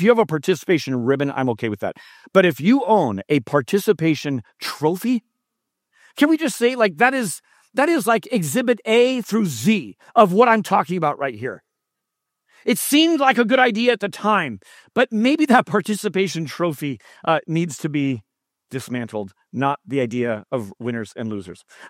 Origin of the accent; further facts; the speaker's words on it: San Jose, California, United States; I am born and raised in San Jose, and I still live here.